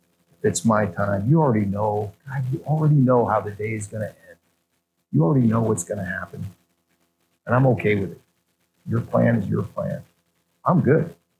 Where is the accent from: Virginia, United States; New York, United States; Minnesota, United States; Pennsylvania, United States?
Pennsylvania, United States; I grew up here in Pennsylvania.